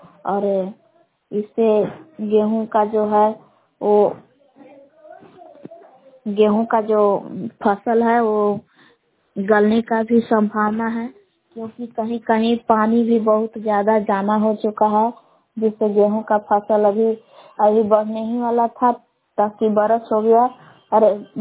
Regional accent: Belan, Bihar, India; ग्राम बेलान जिला कैमूर गाँव के निवासी हूँ।

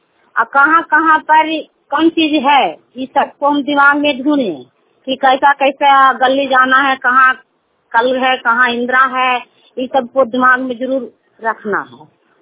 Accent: Bihar, India; नालंदा जिला के रहने वाले हैं

